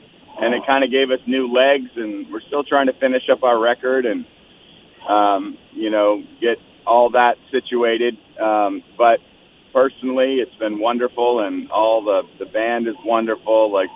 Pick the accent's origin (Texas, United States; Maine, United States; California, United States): Maine, United States; John, who I grew up with in Maine